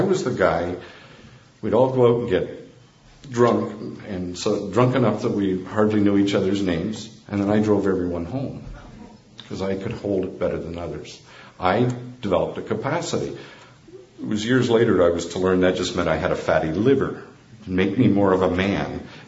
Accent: London, Ontario, Canada; I'll never forget walking down the main street of my hometown, London, Ontario.

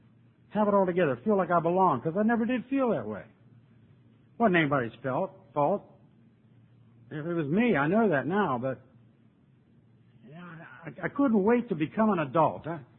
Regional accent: Pittsburgh, Pennsylvania, United States; also born or lived in Myrtle Beach; now in Denver, United States; I'm from Pittsburgh originally. Steel Town. Yay, Pittsburgh.

